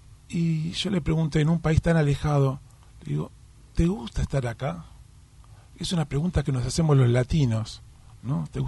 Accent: Argentina; Acá somos argentinos, y por supuesto tenés un país que hemos bendecido a los inmigrantes que han llegado a nuestras tierras. Y en mi caso particular, yo también soy hijo de inmigrantes.

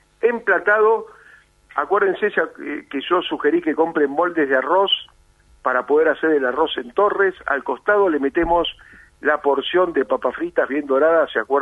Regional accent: Transylvania, Romania; yo soy de Transilvania.

